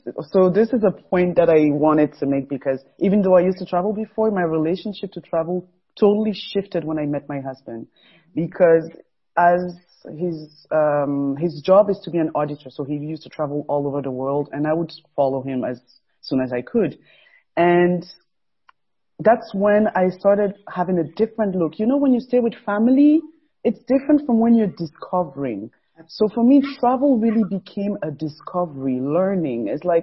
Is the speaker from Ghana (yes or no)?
yes; Ghana; also born or lived in Togo; So I was living in Togo for 3-4 years. Then there was a civil war. So we had to, we run away basically to Ghana because my mom had family there. And then I stayed there till high school